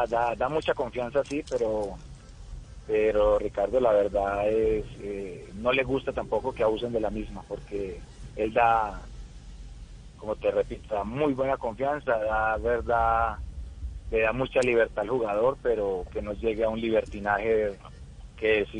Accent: Colombia; Me encantaría Colombia porque quiero mucho mi tierra, porque quiero estar con la familia, con mis amigos

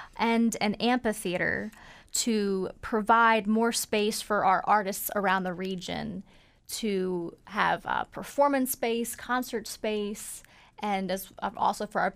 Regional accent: Maryland, United States; So I grew up in Harford County.

